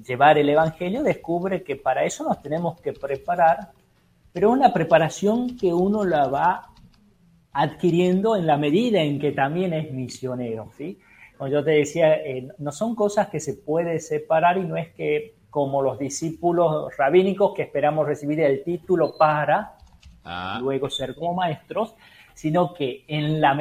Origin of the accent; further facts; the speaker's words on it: Aguilares, Tucumán, Argentina; Yo soy de Aguilares, entonces sí.